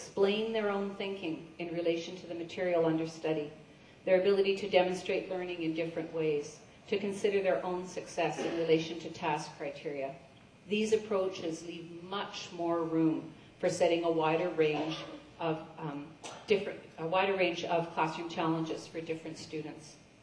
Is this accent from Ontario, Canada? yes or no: no; British Columbia, Canada; And I'm from the Kootenays, and in the Kootenays, we don't take that mining analogy lightly.